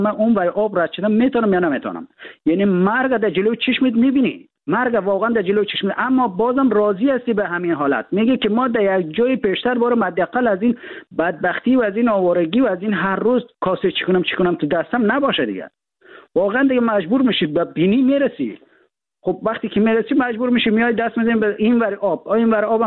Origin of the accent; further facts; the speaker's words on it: Afghanistan; ما در افغانستان در کشور جنگ زده بزرگ شدیم.